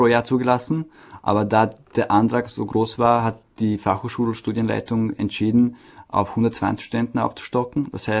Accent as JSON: {"language": "German", "town": "Linz", "region": "Upper Austria", "country": "Austria", "said": "ich komme aus Linz und das war auch einer der Hauptgründe, warum ich Tschechisch gewählt habe."}